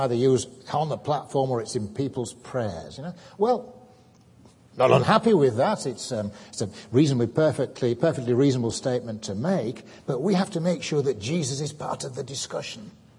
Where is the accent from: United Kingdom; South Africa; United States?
United Kingdom; Newquay, South West England; But we are from Newquay, and for years we used to have our yearly calendar